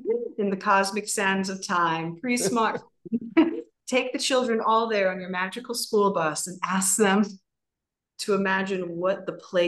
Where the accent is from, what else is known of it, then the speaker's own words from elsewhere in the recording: New Orleans, Louisiana, United States; Because I imagined and remembered being a child growing up in Southeast Louisiana and in New Orleans.